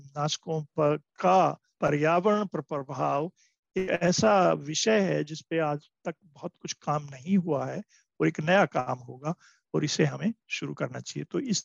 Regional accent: India; मैं कृषि परिवार से हूँ, गांव से, तो मेरा जन्म एक गांव में हुआ।

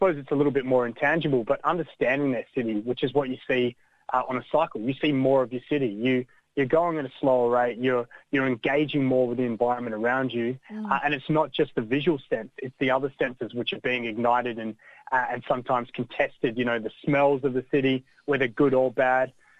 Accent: Adelaide, South Australia, Australia; also born or lived in Stockholm, Sweden; now in Melbourne, Australia; Yeah, so I grew up in Adelaide. I was born in Stockholm, but my family migrated to Australia back in 89 when I was about 5 years old. Mm-hmm. So I call Adelaide home

